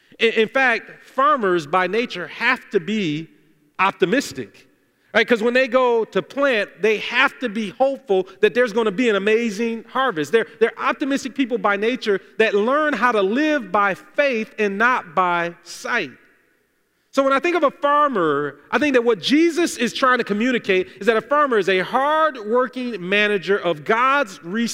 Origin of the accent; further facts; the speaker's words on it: Detroit, Michigan, United States; I was definitely more of a city person. I grew up in Detroit, 7 Mile, Illinois area.